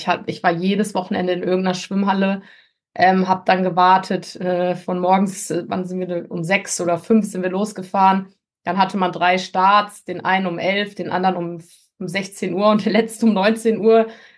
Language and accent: German; Marburg, Hesse, Germany; Ich komme aus Marburg, hier gibt es nicht die super besten Bedingungen zum Trainieren.